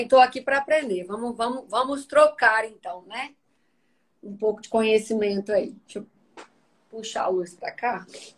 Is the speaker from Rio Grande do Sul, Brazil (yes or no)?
no; Bicas, Minas Gerais, Brazil; now in São Paulo, Brazil; eu sou nutricionista. Eu sou de Juiz de Fora, de Bicas, uma cidade do interior, próxima a Juiz de Fora, Minas Gerais. Me formei lá, né?